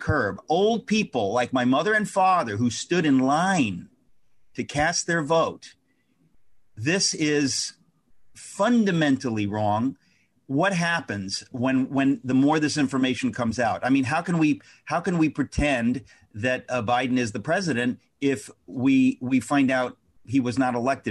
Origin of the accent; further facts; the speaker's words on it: Connecticut, United States; I'm from Connecticut.